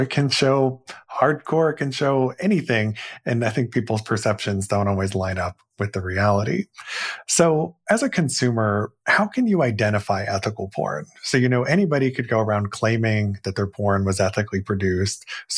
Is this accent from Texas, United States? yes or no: no; Indiana, United States; So case in point, in my home state of Indiana, there was a law that was just passed this year